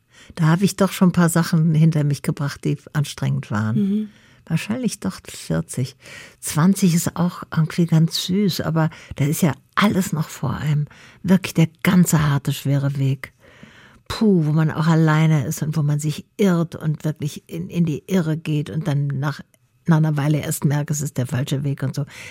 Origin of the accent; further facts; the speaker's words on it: Berlin, Germany; Türkisch finde ich gerade als Berlinerin könnte man